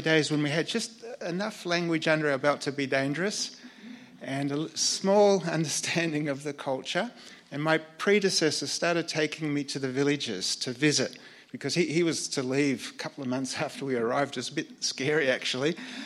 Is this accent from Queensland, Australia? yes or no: no; Myrtleford, Victoria, Australia; at the time I was growing up in Myrtleford